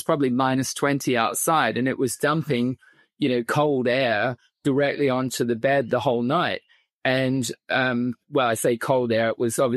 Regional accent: New Zealand; also born or lived in Australia; You know, years ago, I lived in Australia. I grew up in New Zealand

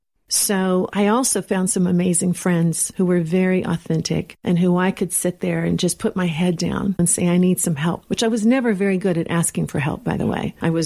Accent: Texas, United States; And I'm from Texas. A Texan is very grounded.

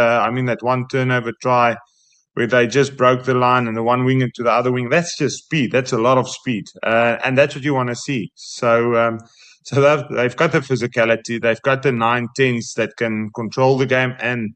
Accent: South Africa; I won't mind that as a South African.

